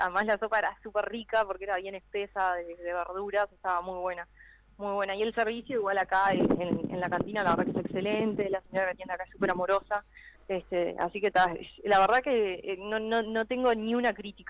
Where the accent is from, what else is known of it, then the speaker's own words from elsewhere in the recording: Montevideo, Uruguay; en mi caso personalmente yo soy de Montevideo, así que imagínate que ya de por sí ya viajo todo